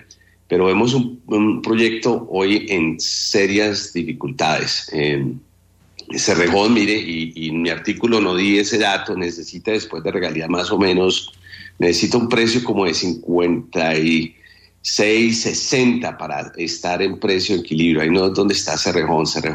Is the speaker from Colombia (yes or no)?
yes; Colombia; como colombianos debemos preocuparnos